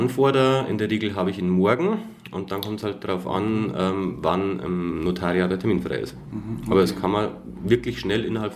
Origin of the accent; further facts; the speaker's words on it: Schönau am Königssee, Bavaria, Germany; born there; also ich bin gebürtiger Schönau am Königssee, kenne mich im Talkessel wirklich gut aus